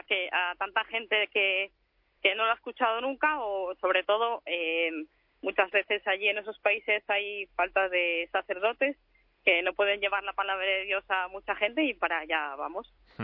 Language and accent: Spanish; northern Spain, Spain; Pues es que como yo soy del norte de España, la verdad es que estoy bastante acostumbrada al frío.